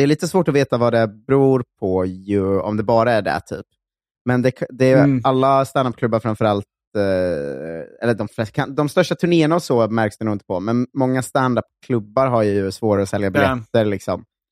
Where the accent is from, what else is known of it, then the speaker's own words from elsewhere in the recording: Linköping, Östergötland, Sweden; av alla som är födda i Linköpings kommun.